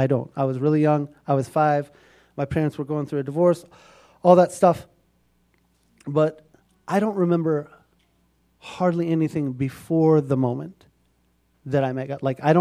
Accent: Missouri, United States; I'm from Missouri, but I was born in a small town in Missouri that most of you would not know, even if you were from Missouri

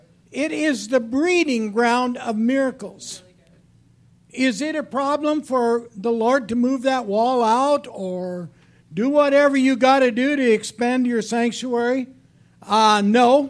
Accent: Buffalo, South Dakota, United States; We grew up on the west side. We grew up in Buffalo, South Dakota, over at Rapid City.

